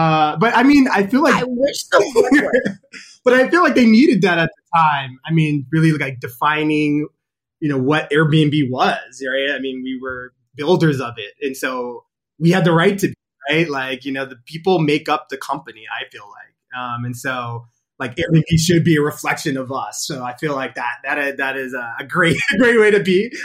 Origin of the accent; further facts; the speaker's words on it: New York City, New York, United States; I'm originally from Harlem, New York. I have to say specifically Harlem because, you know, you got the borough.